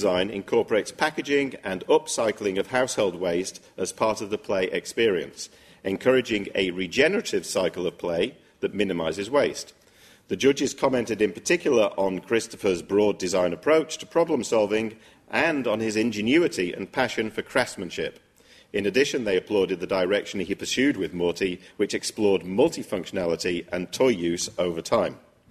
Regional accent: Manchester, North West England, United Kingdom; And obviously, as a Mancunian, I'm obviously very interested in this project.

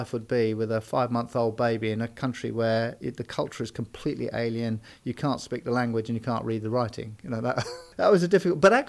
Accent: South West England, United Kingdom; So I was brought up not just in Devon, but in rural Devon. Our house was four square in the country, surrounded by fields.

